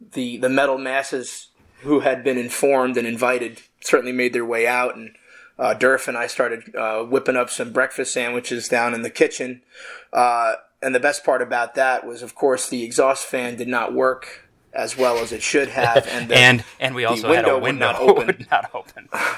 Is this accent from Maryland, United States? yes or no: no; New Jersey, United States; because we're from North Jersey. We associate with New York, not Philly, like some of these other people.